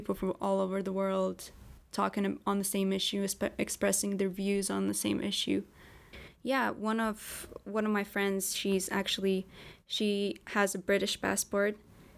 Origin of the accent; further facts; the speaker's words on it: Lithuania; English is a second language; now in Amsterdam, Netherlands; I come from Lithuania, and I could easily relocate to Amsterdam and be able to pay my tuition fee.